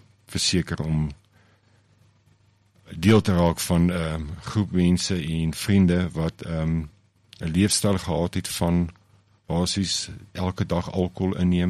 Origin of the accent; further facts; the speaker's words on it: Bethlehem, Free State, South Africa; ek is 'n Bethlehemiet. Ek was hier, vanaf ek 5 is, het ons hier na toe getrek, so ek was op Trader Kieslop Laerskool, Witteberg op Hoërskool. Ek het my matriek daar voltooi.